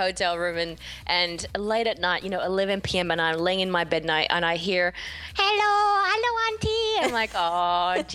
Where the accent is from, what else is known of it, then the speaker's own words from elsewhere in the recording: Switzerland; also born or lived in Paris; every time I go back to Paris or to one of my hometown in Switzerland, I feel instantly at home.